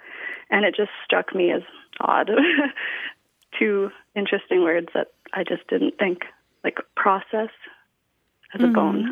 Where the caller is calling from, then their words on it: Osoyoos, British Columbia, Canada; I'm calling from Osoyoos, British Columbia, Canada.